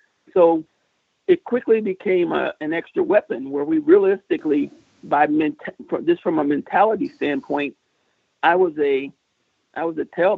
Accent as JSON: {"language": "English", "region": "Iowa", "country": "United States", "said": "how passionate I was to play for my home state and how passionate the fans are about their football here in Iowa City."}